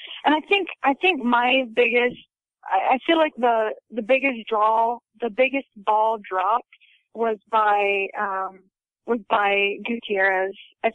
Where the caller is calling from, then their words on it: Utah, United States; I'm from Utah. I'm from Southern Utah.